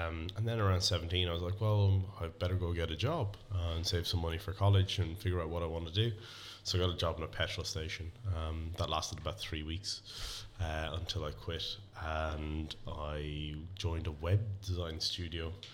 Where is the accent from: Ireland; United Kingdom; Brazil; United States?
Ireland; Tullamore, County Offaly; I grew up in Tullamore.